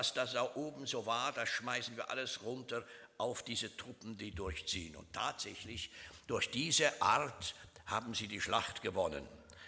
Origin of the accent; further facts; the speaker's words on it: Switzerland; Sie wissen, ich bin Schweizer und wir Schweizer haben ja so einen gewissen Nationalismus.